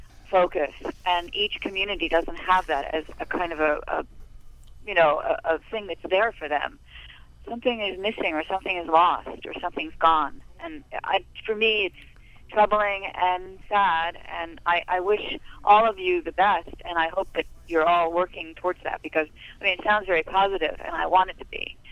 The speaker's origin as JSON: {"language": "English", "town": "New York City", "region": "New York", "country": "United States", "tie": "born or raised there", "lives_now": "Miami Beach, United States", "said": "I live on South Beach. I've been here 20 years. I grew up in New York City in the village where Bonnie was talking about"}